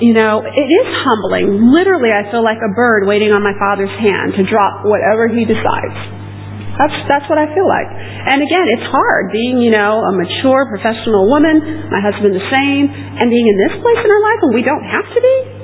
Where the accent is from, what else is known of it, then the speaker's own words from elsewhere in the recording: United States; now in London, United Kingdom; I'm an American in London.